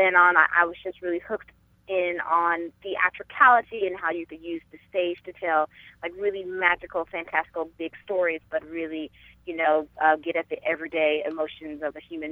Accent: Memphis, Tennessee, United States; And I've really just been inspired and continue to be inspired by my hometown of Memphis, Tennessee.

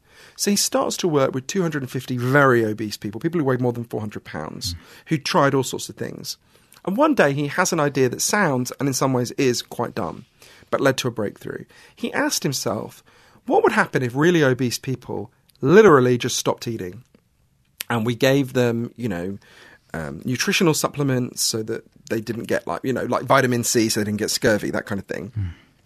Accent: London, United Kingdom; like you say, I'm a city boy. I grew up in London.

